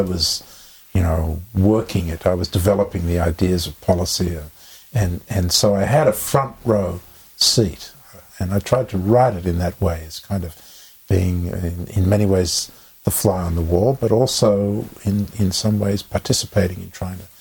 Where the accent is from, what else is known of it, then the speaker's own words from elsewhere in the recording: Australia; now in United States; Well, I'm an American. I mean, I chose to be an American. But I think growing up in Australia, I had a different, not just a different accent, but a different perspective.